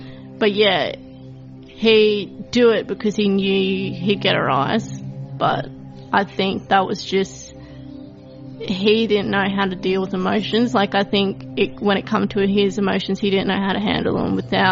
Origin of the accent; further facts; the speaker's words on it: Goomeri, Queensland, Australia; also born or lived in Wondai; I'm 27 years old and I'm from Gumeri, born in Wandai.